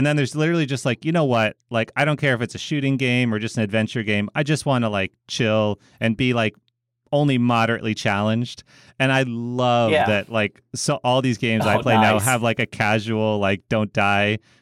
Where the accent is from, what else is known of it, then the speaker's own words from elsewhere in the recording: Vermont, United States; so I'm from Vermont.